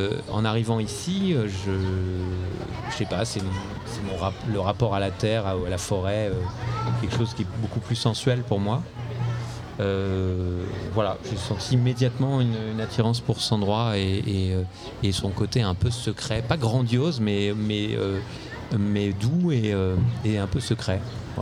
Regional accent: Paris, Île-de-France, France; En tant que parisien, je n'ai jamais senti de racines. C'est difficile de s'enraciner dans une ville aussi cosmopolite et qui n'a pas de visage

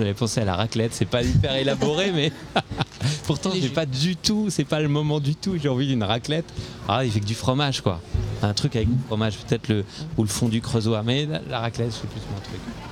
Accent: Paris, Île-de-France, France; En tant que parisien, je n'ai jamais senti de racines. C'est difficile de s'enraciner dans une ville aussi cosmopolite et qui n'a pas de visage

